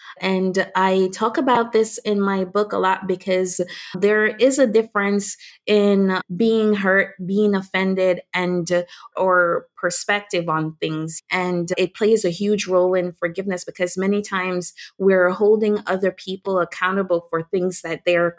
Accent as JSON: {"language": "English", "country": "Jamaica", "said": "I'm Jamaican, so they're like, we forgive, but we don't forget."}